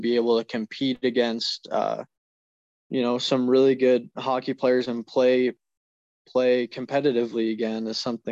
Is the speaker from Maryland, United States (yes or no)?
no; Havre, Montana, United States; I'm closer to the border than I am my hometown. It's the closest hometown everybody knows here. And Montana. It's Havre.